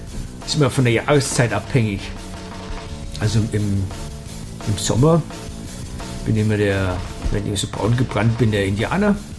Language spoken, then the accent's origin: German; Bavaria, Germany; accent: Swabian; Ich bin eigentlich Bayer.